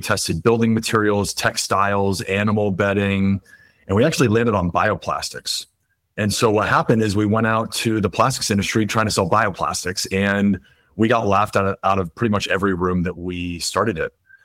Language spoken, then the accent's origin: English; Florida, United States; also born or lived in Boston; I was born in Boston, grew up in South Florida